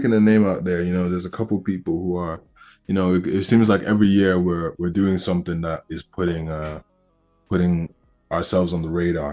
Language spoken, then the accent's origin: English; Ireland; I feel like I grew up in Ireland. So in terms of like where I feel like I'm really from, you know, I will have to say Ireland. I feel like I have I have my roots, obviously, from Nigeria